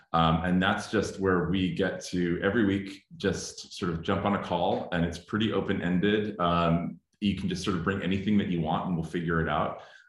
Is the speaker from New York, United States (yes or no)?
yes; New York, United States; moved away as an adult; also born or lived in Brooklyn; now in Topanga Canyon, United States; I'm originally from New York, grew up there, lived in Brooklyn for 20 years before moving to California. We live in Southern California, sort of in the mountains in a little hippie town called Topanga Canyon